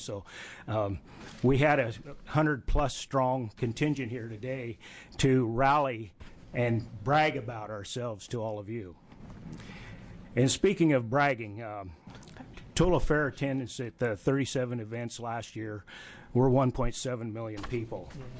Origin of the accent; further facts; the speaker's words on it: Oregon, United States; Where I come from in Eastern Oregon, people ask me, where are you from? And I say, well, I'm from the part of Oregon that has no earthquakes, tornadoes, or hurricanes.